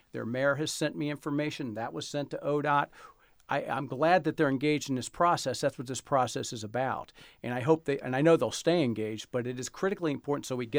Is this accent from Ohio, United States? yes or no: yes; Ohio, United States; I grew up in the Cross County Highway Corridor.